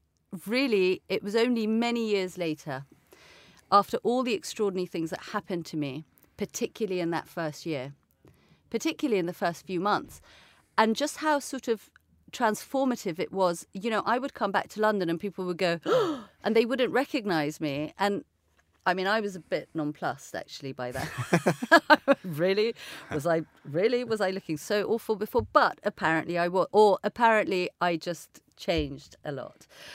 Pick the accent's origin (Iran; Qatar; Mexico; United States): Iran; I'm from Iran, and everything about the lifestyle there in Florence was so reminiscent of my childhood in Iran.